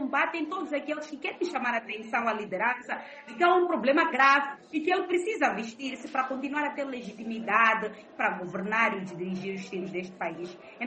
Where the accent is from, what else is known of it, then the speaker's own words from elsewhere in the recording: Mozambique; como sou moçambicana e sou ativista política e social